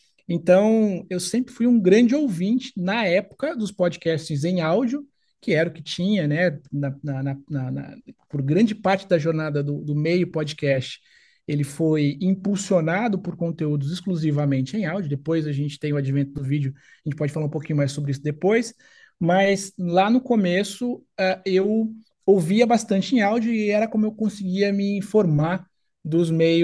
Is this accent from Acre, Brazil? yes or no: no; Campinas, São Paulo, Brazil; Eu sou nascido e criado em Campinas, São Paulo, interior de São Paulo, uma cidade, enfim, que já faz parte aí da minha trajetória há muito tempo aí